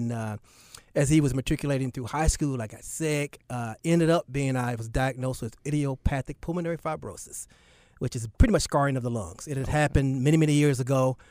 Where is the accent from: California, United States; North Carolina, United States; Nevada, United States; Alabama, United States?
North Carolina, United States; Charlotte; also born or lived in Newark, United States; Most people think I was born and raised in Charlotte. My dad was in the Navy.